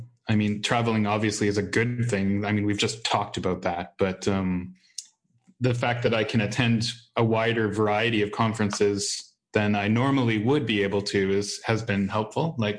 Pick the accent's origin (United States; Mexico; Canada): Canada; because I'm from Canada, I tag on usually an extra little vacation-y time